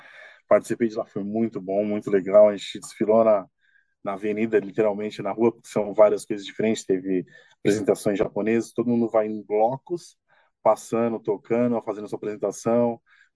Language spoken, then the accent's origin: Portuguese; São Paulo, Brazil; Nasci em São Paulo, Zona Norte, Casa Verde.